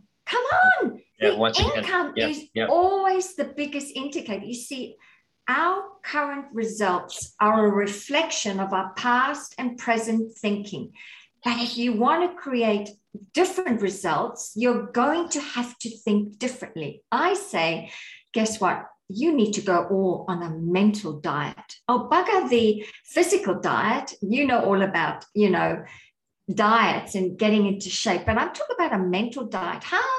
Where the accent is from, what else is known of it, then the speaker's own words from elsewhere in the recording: South Africa; also born or lived in Australia; now in United States; I'm originally from South Africa. I have lived most of my life in Australia. And now I'm in the US